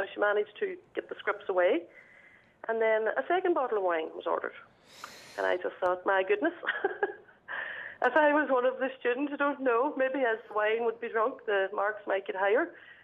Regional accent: Convoy, Ulster, Ireland; Well, I live in Convoy. At the minute I'm working, I work in the in Northern Ireland, but I'm from Convoy, County Donegal.

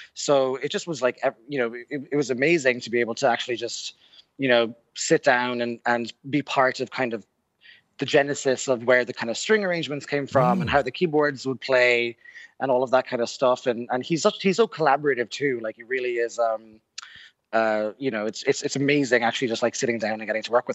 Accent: Ireland; it was just really amazing to be kind of welcomed as an Irishman, welcomed into that community.

